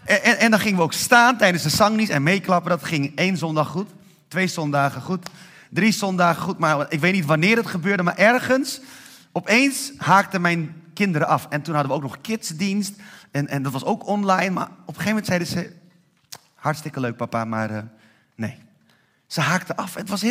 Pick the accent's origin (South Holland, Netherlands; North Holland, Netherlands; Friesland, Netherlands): North Holland, Netherlands; Haarlem; ik kom uit Haarlem.